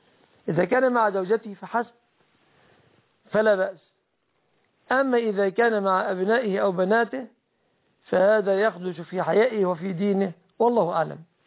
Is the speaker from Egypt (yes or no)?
yes; Egypt; بلادنا مصر